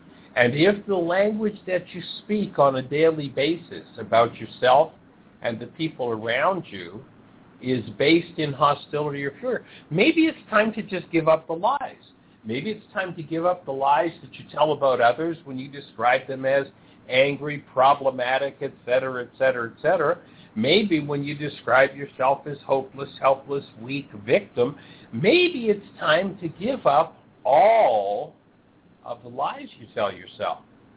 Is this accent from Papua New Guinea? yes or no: no; England, United Kingdom; I'm English, I listen to someone speaking German and said, that's just babble